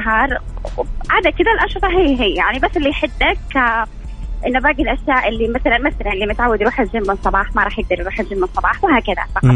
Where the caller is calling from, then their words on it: Mecca, Makkah Province, Saudi Arabia